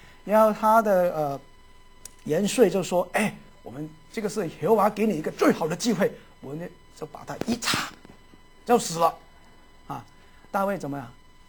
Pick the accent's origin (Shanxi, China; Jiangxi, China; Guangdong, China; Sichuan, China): Guangdong, China; 国语没有这一句话，只是我们广东人才有啊